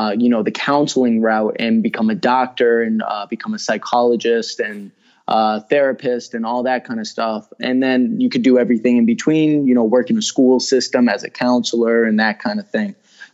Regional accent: Springfield, Massachusetts, United States; I'm 23. Well, we'll be 23 at this point. And I'm from Springfield, Mass.

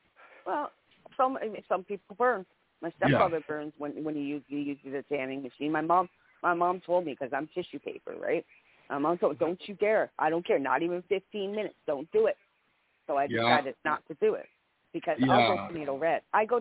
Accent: Canada; watch yourself when it comes to Canadians, because I'm a Canadian.

